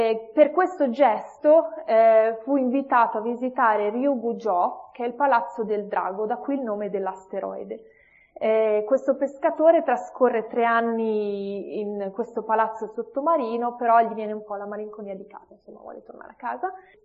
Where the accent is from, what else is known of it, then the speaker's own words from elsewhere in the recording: Milan, Lombardy, Italy; Sono di Milano e quindi questo fa questa serata per me una serata molto speciale essere